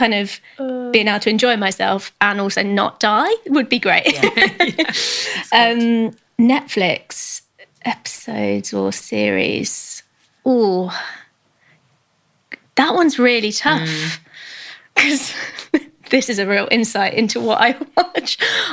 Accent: Cambridge, East of England, United Kingdom; moved away as an adult; now in London, United Kingdom; I've lived in London since I was 18. I grew up in Cambridge.

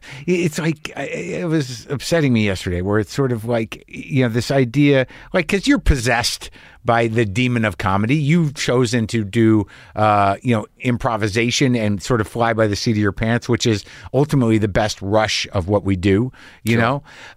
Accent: New Mexico, United States; I grew up in New Mexico.

